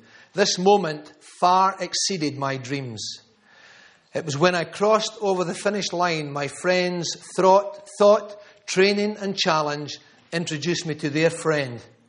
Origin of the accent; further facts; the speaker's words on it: Scotland, United Kingdom; Only Jesus knows I'm from Scotland.